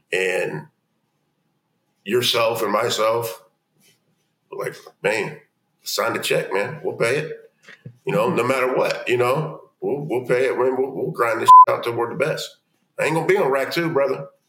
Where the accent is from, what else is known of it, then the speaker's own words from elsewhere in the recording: Ohio, United States; I'm from Ohio. I'm not sitting there watching Wisconsin football.